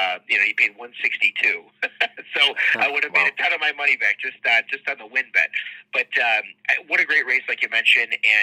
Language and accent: English; Rochester, New York, United States; Certainly, you know, I grew up in Rochester, Mike